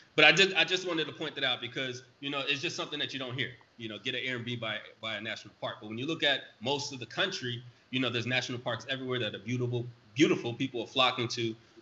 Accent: East Coast, United States; also born or lived in New York / Florida; Because me personally, I'm from the East Coast, lived in New York, lived in Florida.

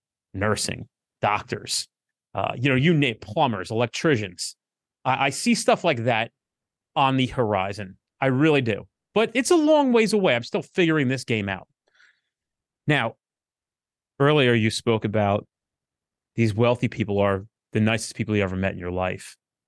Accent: New Jersey, United States; you know, I'm from New Jersey. I curse.

